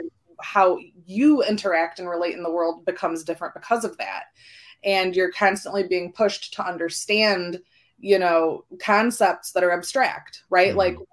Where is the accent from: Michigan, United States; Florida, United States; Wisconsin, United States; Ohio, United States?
Michigan, United States; Detroit; But anyway, so I'm in Michigan. I grew up in the Metro Detroit area.